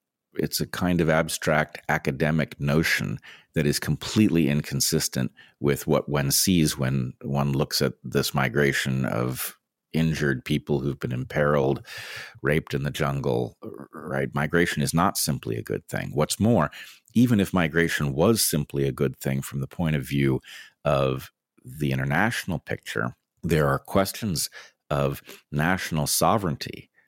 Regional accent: United States; But as an American, I find it absolutely alarming

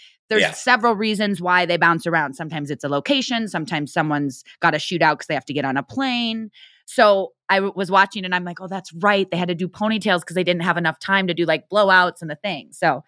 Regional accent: Midwest, United States; for me and growing up in the Midwest, I don't know if that's part of it.

